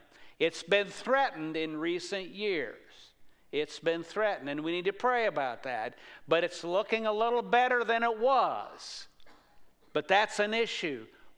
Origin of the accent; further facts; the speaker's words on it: Baird, Iowa, United States; Once you leave Perry and head to a little place called Baird, where I grew up, you're in rural Iowa.